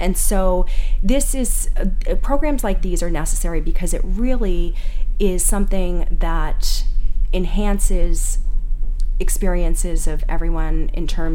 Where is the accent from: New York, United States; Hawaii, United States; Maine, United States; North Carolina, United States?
Maine, United States; Cape Elizabeth; a classmate of mine from growing up in Cape Elizabeth.